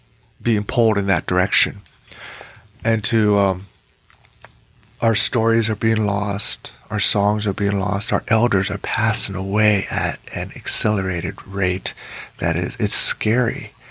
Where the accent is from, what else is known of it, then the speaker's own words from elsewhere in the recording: Juneau, Alaska, United States; oh, just very similar to, as an artist, I grew up in Juneau, Alaska, and that's mainly where the Tlingit people are in Southeast Alaska, is from that area.